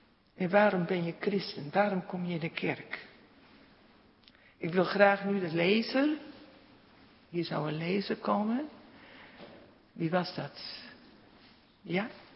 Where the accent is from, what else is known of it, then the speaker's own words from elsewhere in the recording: Ulrum, Groningen, Netherlands; jaar, maar toen woonde ik al in Groningen op kamers. Dus niet in je eigen dorp meer, maar later dus vanuit Groningen toch in Ulrum, waar ik opgegroeid ben, ook nog belijdenis gedaan.